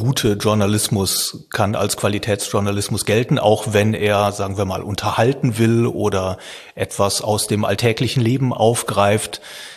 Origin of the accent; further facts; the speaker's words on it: North Rhine-Westphalia, Germany; Ich bin am Niederrhein groß geworden